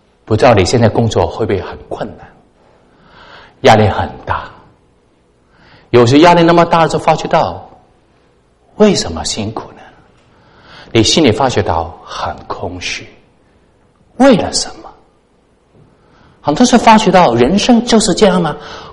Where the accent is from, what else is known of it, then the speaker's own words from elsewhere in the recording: Hong Kong; accent: Cantonese; Chinese is a second language; 我是在香港出生长大的，所以你听我的国语有一些广东腔，就是这个原因啊。